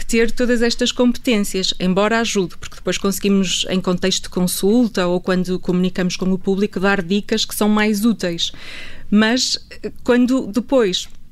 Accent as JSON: {"language": "Portuguese", "region": "Porto", "country": "Portugal", "lives_now": "Lisbon, Portugal", "said": "quando eu venho do Porto, eu sou do Porto, quando eu venho para Lisboa estudar"}